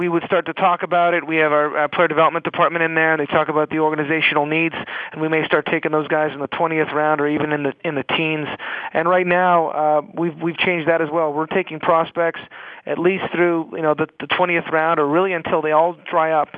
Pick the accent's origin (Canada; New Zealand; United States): Canada; our scouting director's Canadian, I'm Canadian